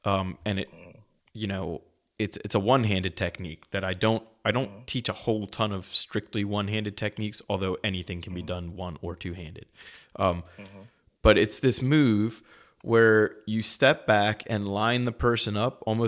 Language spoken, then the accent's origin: English; Italy; I'm Italian, and the number of Italian words that people say every single day that just get butchered and trounced all over.